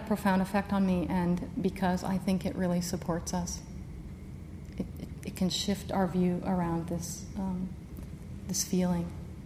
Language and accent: English; United States; I said, yeah, mm-hmm, I'm an American.